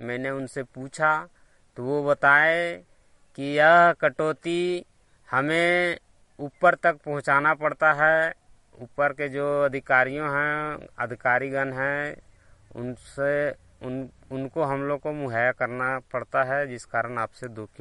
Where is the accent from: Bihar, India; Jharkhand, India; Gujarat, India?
Jharkhand, India; Gunjardih; ग्राम post गुंजरडी, थाना नवाडी, जिला बोकारो का रहने वाला हूँ।